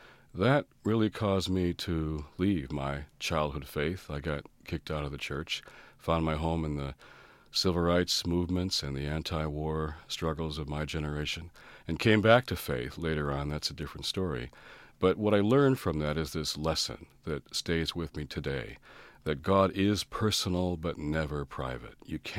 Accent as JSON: {"language": "English", "town": "Detroit", "region": "Michigan", "country": "United States", "tie": "born or raised there", "said": "I was 14 growing up in Detroit"}